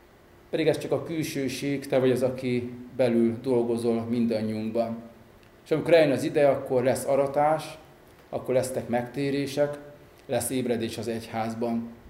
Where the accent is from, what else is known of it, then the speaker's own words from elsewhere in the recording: Nyíregyháza, Szabolcs-Szatmár-Bereg, Hungary; 1979-ben születtem, itt Nyíregyházán, hagyjelmeges családnak a harmadik gyermekeként, szüleim hívő, templomba járó emberek. Az egyházban nőttem fel, főleg itt Nyíregyházán